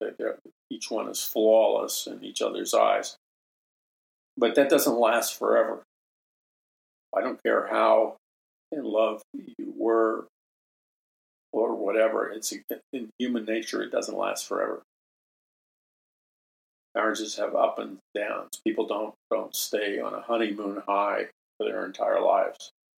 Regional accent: New York City, New York, United States; When I was a kid or a teenager growing up in New York City

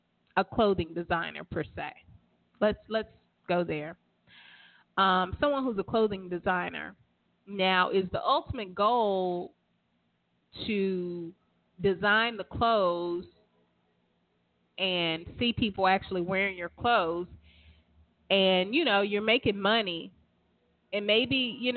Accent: the South, United States; You know, when I was growing up in the South, my parents and just aunts, uncles, you know, what I gathered was their definition of success was you get a decent job.

